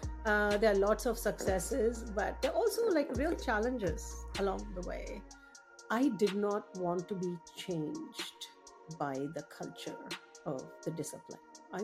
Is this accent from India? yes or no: yes; Delhi, India; also born or lived in Coimbatore / Chennai; And I was born in Coimbatore, which is where my mother's family is from. But then we moved rapidly to Chennai and then to Delhi